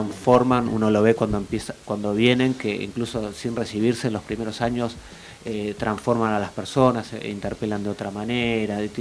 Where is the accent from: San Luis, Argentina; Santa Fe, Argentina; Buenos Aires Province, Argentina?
Buenos Aires Province, Argentina; Lanús; Yo soy de Lanús, pero mi viejo nos llevaba, de Lanús nos traía al Piave